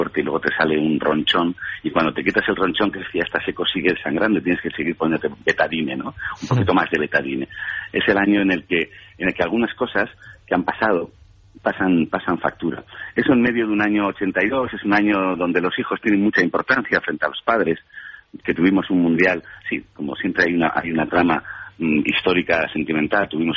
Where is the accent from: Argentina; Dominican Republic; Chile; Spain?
Spain; lo que somos los españoles frente al cine y a nuestras cosas.